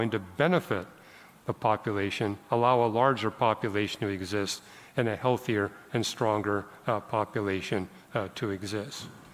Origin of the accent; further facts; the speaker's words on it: British Columbia, Canada; I was raised in British Columbia